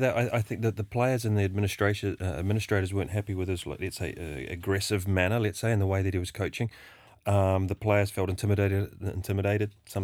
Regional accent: New Zealand; Naturally, being a New Zealander, I will be watching.

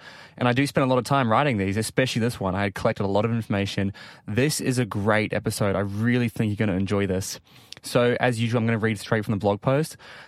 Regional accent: Timaru, Canterbury, New Zealand; So I grew up in New Zealand in a small country town called Timaru.

